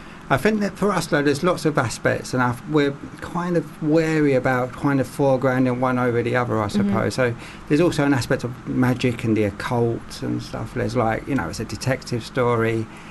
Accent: London, United Kingdom; I'm from London. It's not a London I would recognise

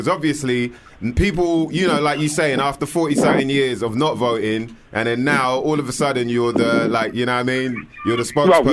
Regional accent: United Kingdom; But, over here, we're too reserved, man. We're too British. A bit too British.

